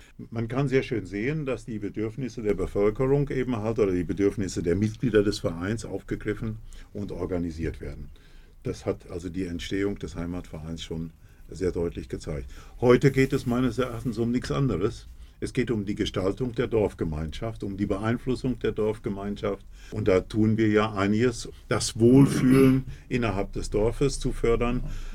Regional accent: North Rhine-Westphalia, Germany; now in East Timor; Also ich bin 40 Jahre jetzt in Osttimor.

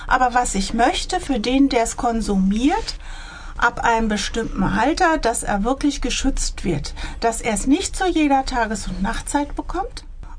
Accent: Menden, North Rhine-Westphalia, Germany; ich komme aus Menden

